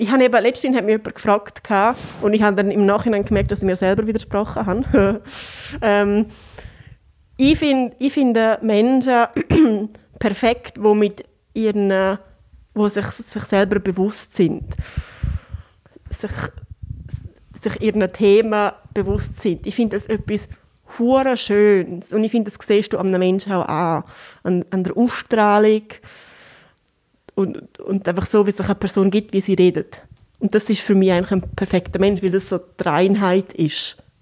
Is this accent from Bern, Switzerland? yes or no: no; Graubünden, Switzerland; Und als Bündnerin wirst du recht, ja.